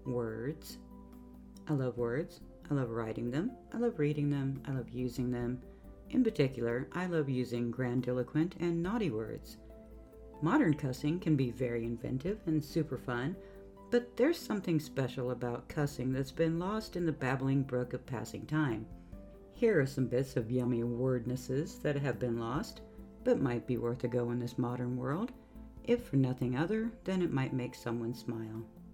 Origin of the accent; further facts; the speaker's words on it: Texas, United States; accent: Texas; Adding consarnet to you whelps in my Texas accent is super powerful and means you're in trouble.